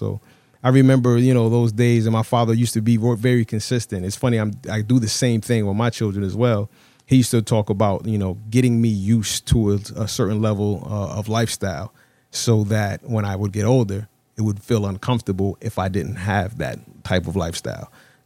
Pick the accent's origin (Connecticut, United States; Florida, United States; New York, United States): Connecticut, United States; New Haven; So I grew up right here in New Haven. I've lived in every hood in New Haven.